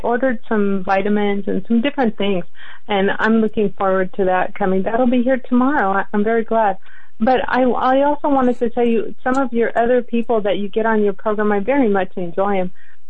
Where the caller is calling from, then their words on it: Colorado, United States; I'm calling from Colorado.